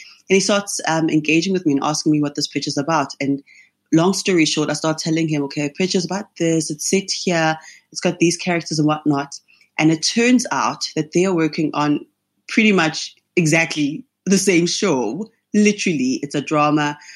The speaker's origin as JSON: {"language": "English", "country": "South Africa", "said": "So with just being just South African and some of the race issues we have here"}